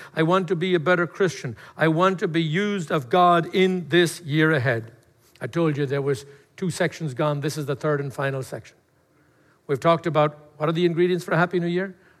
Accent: Ireland; I do too. I'm Irish.

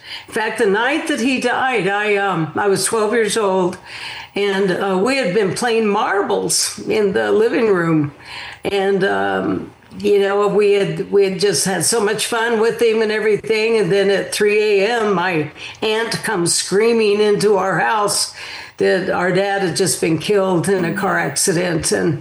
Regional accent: Alamogordo, New Mexico, United States; Yeah, I was born in Alamogordo, New Mexico. And so that's, you know, I grew up there. It was called the Rocket City.

